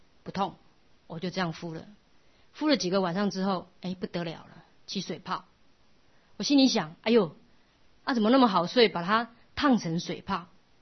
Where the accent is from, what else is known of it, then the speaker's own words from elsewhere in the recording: Taiwan; 一直到我们从台湾来，都连看都不要看